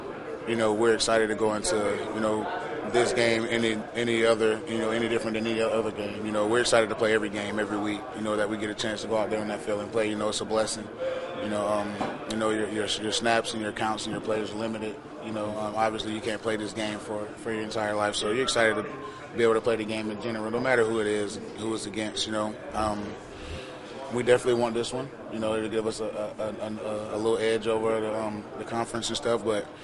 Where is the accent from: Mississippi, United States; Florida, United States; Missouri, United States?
Florida, United States; Perry; I went to Florida. You know, I got to visit my family, my hometown in Perry.